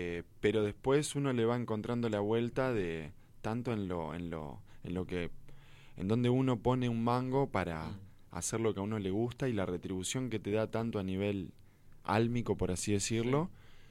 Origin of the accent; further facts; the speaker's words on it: Argentina; Creo que hay algo con la idiosincrasia que nosotros tenemos como argentinos